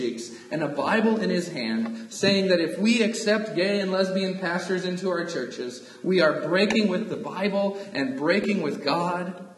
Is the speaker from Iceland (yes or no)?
no; Salinas, California, United States; he was one of my best friend's pastors growing up in Salinas, California.